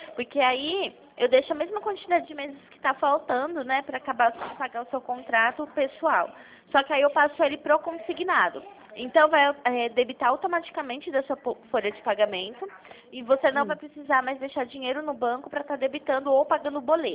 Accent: Pirassununga, São Paulo, Brazil; Não, eu sou de Pirassununga, porém eu faço região.

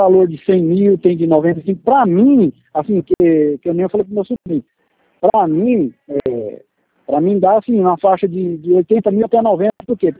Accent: São Paulo, Brazil; eu sou lá do São Paulo

